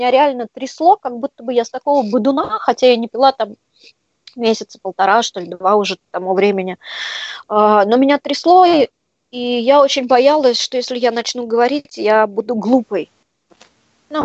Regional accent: Astrakhan, Astrakhan Oblast, Russia; now in Moscow, Russia; И вот так я попала из Астрахани в Москву.

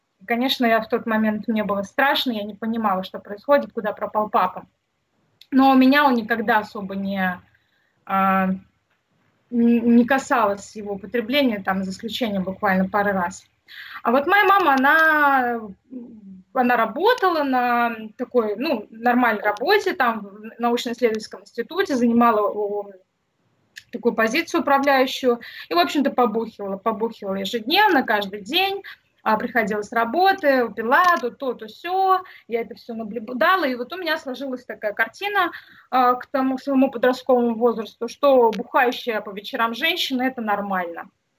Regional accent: Moscow, Russia; born there; я родилась в Москве в семье интеллигентных родителей

